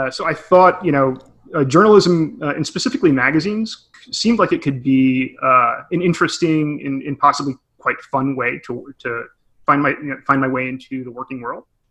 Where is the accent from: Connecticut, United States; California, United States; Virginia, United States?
Connecticut, United States; growing up, I was just a kid growing up in suburban Connecticut. I lived there my entire life.